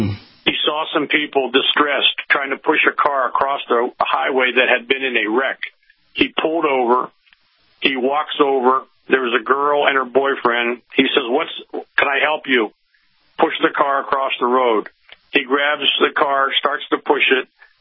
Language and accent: English; Steubenville, Ohio, United States; Growing up in my hometown of Steubenville, Ohio, which is the home of … Jimmy the Greek, it's a wide-open gambling town.